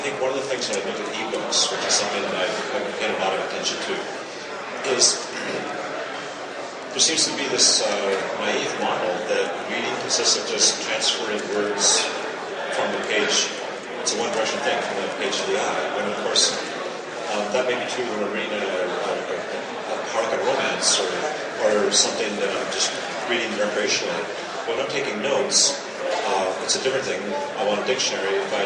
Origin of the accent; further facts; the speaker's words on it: Canada; I'm Canadian